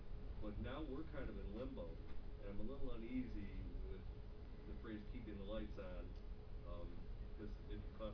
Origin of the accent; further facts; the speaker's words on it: Michigan, United States; So one of the issues, so I'm from Michigan, and we already have that model